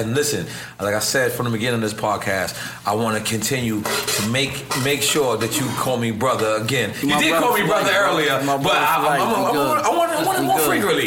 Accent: New York, United States; if you from New York, we're from New York. We gonna represent it.

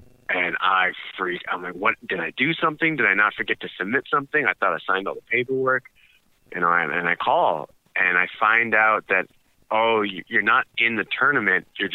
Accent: United States; born there; My mom is from India, and I was born here in the States.

